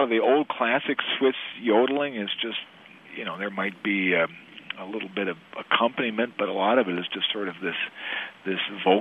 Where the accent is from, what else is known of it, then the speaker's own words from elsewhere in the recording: Rice Lake, Wisconsin, United States; like my hometown up in Rice Lake in Barron County.